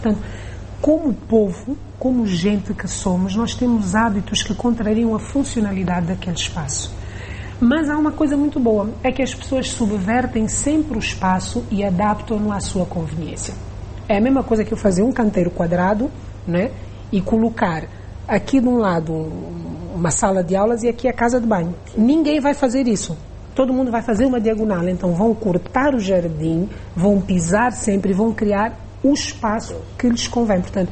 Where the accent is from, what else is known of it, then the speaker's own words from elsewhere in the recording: Luanda, Angola; Nós, enquanto pessoas, enquanto angolanos, enquanto luandenses, temos um modo de vivendo muito particular.